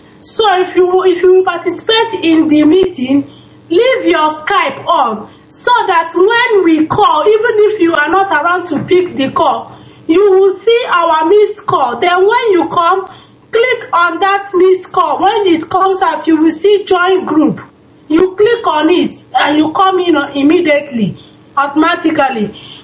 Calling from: Stockholm, Stockholm County, Sweden; I'm calling from Stockholm, Sweden.

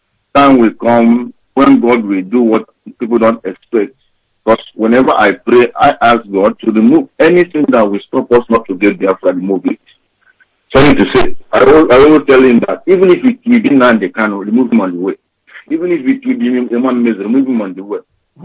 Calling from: Osaka, Japan; I'm calling from Japan

